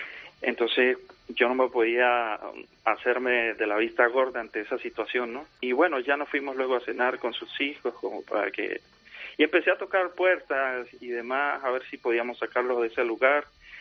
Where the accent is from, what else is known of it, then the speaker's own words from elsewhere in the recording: Táchira, Venezuela; Yo le digo, yo soy del Táchira también.